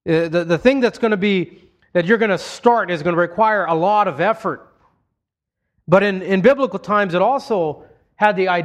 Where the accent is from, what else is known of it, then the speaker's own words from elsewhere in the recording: Hawaii, United States; In fact, where I grew up in Hawaii, the Hawaiian proverb was